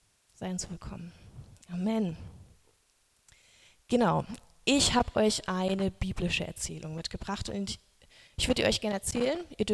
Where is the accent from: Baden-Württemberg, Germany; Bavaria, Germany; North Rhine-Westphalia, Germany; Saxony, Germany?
Baden-Württemberg, Germany; Pforzheim; Ich bin 28 und ich komme aus Pforzheim, wie Karen schon gesagt hat. Ich gehe dort in die also die Christusgemeinde Pforzheim.